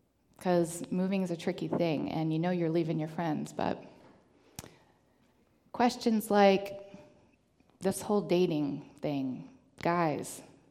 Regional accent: Louisville, Kentucky, United States; Y'all, I'm from Louisville. There's a whole lot more chance for anonymity in Louisville

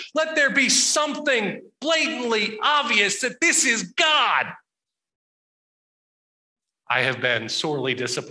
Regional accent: the South, United States; I grew up in the Bible Belt. I grew up with stories of dramatic conversion

